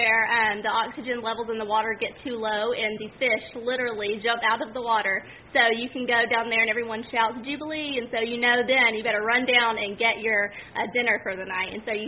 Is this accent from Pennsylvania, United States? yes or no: no; Montgomery, Alabama, United States; So I'm from Montgomery, Alabama. I worked at a Club Corp club there, and then I just made my way down south.